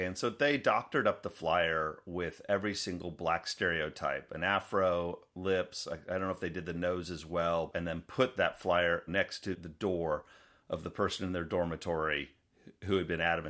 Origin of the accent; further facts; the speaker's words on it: Oklahoma, United States; I came to Stanford from Oklahoma. I arrived on campus as a freshman.